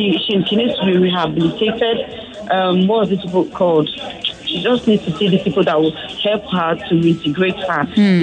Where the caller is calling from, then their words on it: Ikeja, Lagos, Nigeria; I'm calling from Ikeja.